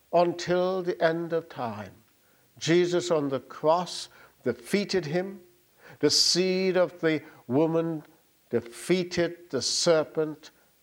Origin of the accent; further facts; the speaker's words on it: Guyana; born there; I was born in Guyana, and we have a lot of water and an awful lot of rivers.